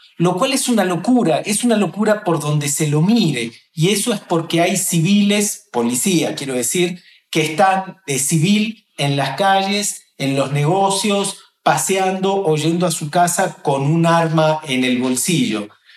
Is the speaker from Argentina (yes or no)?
yes; Argentina; es de mi país de origen, que es Argentina.